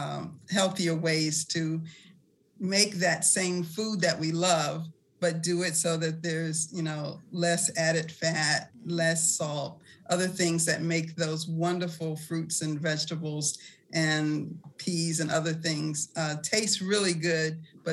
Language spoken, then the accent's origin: English; the South, United States; now in Boston, United States; and again, I'm also historically from the South and grew up there before moving to Boston.